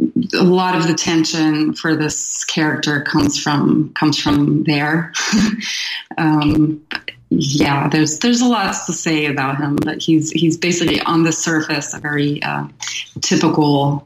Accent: Hanover, Lower Saxony, Germany; also born or lived in United States / Austria; now in Berlin, Germany; And then we moved back to Austria and then Germany, where I mostly grew up. So I grew up in Hanover.

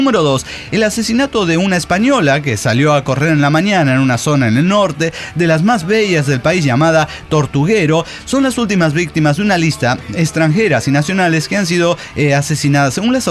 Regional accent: Costa Rica; Yo, como costarricense, quiero pedir perdón ante ustedes, ante toda la comunidad desintegrada

